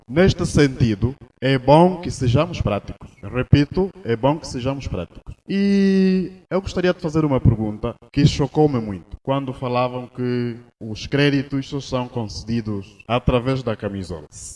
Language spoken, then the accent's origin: Portuguese; Angola; todos somos angolanos.